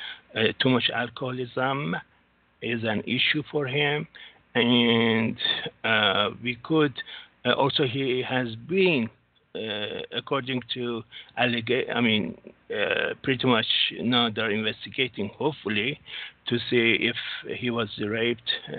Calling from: Singapore; from Singapore.

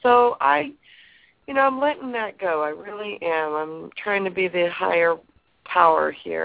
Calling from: California, United States; I'm calling from California.

